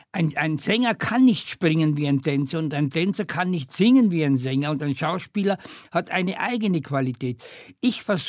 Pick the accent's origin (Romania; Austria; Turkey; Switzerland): Austria; Carinthia; Also es war ungefähr auf 900 Meter Höhe, wo ich groß geworden bin, ja.